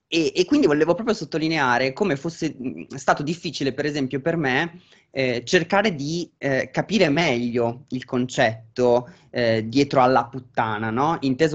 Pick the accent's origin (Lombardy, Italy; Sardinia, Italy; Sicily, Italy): Lombardy, Italy; Milan; E io sono nato nel 1990 a Milano e sono cresciuta a Milano, quindi insomma, città molto grande